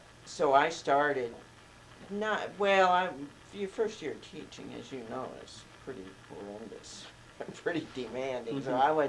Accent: Midwest, United States; I grew up in the Midwest, and Midwest summers, I mean, don't have anything on Vietnam.

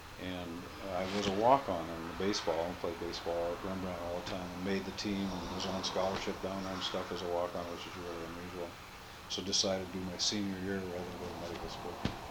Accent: Sioux Rapids, Iowa, United States; Okay, I was born in Iowa, in Northwest Iowa. In a town called Sioux Rapids, 1942. Both my parents were farm people, and I was the fourth child in a family that was already on the farm and so on.

